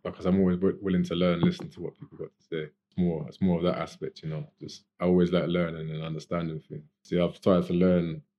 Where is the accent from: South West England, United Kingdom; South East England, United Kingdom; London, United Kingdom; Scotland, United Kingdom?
South West England, United Kingdom; Gloucester; I said that from here, from Gloucester.